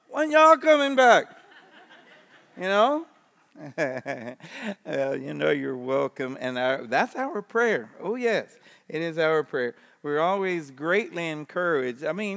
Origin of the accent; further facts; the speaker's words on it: South Carolina, United States; moved away as an adult; also born or lived in New York; I'm from South Carolina. Yeah. Yeah, I'm from South Carolina. Born in New York and raised in South Carolina and came to Christ at 19 and left the farm in South Carolina and went over to Tyler, Texas